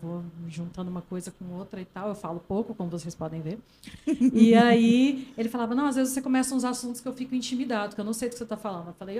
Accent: Goiás, Brazil; minha família, eu sou goiana. Todo final de semana a gente ia pra fazenda.

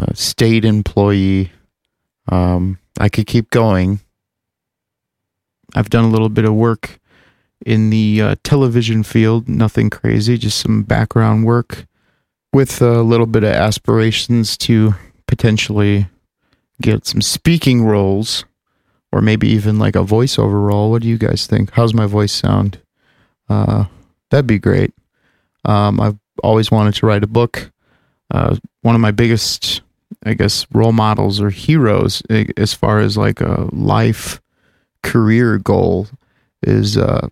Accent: United States; born there; You know, I was born in America, and all of my surroundings were basically very Middle Eastern, but could have been worse.

